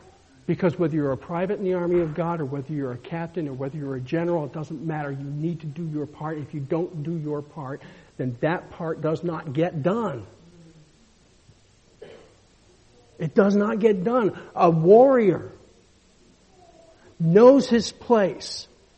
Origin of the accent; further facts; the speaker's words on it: Maine, United States; It's kind of neat because we grew up in Maine, and John and I used to spend a lot of time together out in the woods.